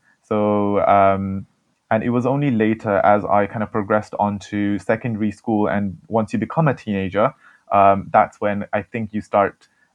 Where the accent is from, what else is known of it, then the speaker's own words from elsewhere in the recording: England, United Kingdom; now in London, United Kingdom; So before that, it was always living in smaller towns and communities in the UK. And the first area that we actually moved into was Aldershot, which is now a home to a lot of Nepalese people.